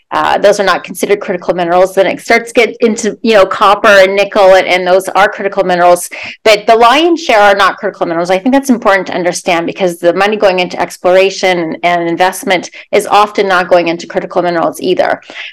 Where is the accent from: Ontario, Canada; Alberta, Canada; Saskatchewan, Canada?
Saskatchewan, Canada; I'm from Saskatchewan originally, so I love to talk about potash and uranium